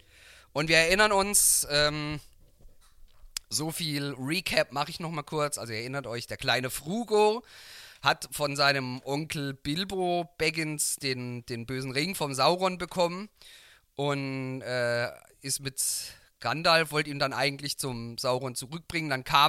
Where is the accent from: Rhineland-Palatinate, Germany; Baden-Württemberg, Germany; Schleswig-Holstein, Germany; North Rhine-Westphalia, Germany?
Baden-Württemberg, Germany; also hier bei uns in Baden-Württemberg, wo ich jetzt her bin, ist am Mittwoch zum Beispiel nochmal Feiertag